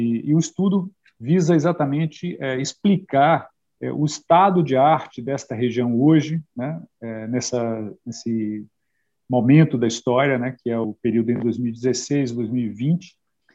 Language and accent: Portuguese; Bahia, Brazil; eu nasci na Bahia, eu sou do sul da Bahia e fiz agronomia na Bahia, na Universidade Federal da Bahia